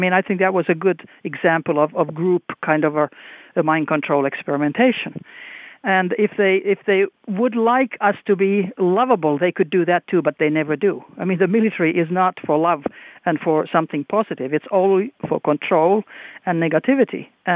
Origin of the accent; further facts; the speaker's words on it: Finland; now in Norway